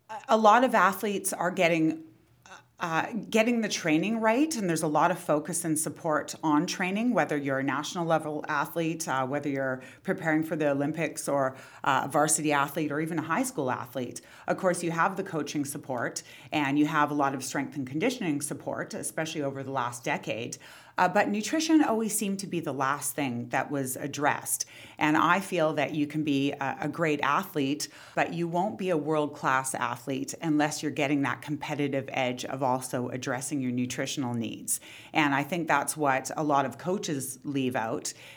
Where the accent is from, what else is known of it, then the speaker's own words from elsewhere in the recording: Vancouver, British Columbia, Canada; now in Toronto, Canada; I'm from Vancouver, born and raised, but I now reside in Toronto the past 8 years. So I do miss the West Coast.